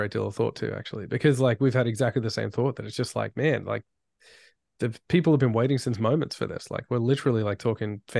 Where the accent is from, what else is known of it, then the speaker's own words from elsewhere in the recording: Australia; even as an Aussie, when you think about traveling to the US